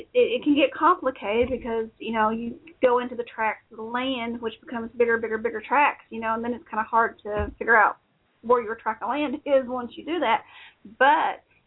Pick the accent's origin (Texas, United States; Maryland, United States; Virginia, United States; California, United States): Virginia, United States; I was out there for 2 years, and it just didn't have enough mountains. Because I'm from Virginia.